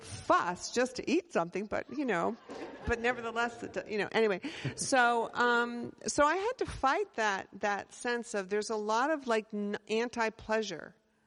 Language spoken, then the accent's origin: English; Maine, United States; I'm very, very much from Maine. I'm so much from Maine that you will probably have to work hard to find somebody here before my ancestors were here.